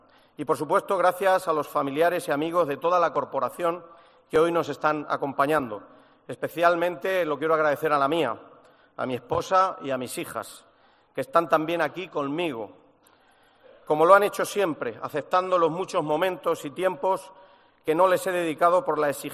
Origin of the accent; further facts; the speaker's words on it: Bolaños de Calatrava, Castilla-La Mancha, Spain; quiero decir que también estoy gracias a mi pueblo, Bolaños.